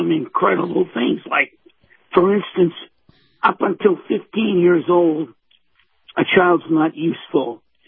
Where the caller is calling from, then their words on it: Bradenton, Florida, United States; in Bradenton.